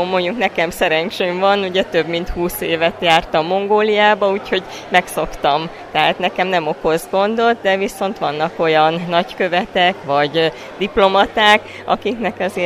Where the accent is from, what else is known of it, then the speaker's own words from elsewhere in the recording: Hungary; igazából én azt szeretném, hogy akárhová megyek, legyek büszke arra, hogy magyar vagyok, és a mongoloknak legyen jó véleményük Magyarországról.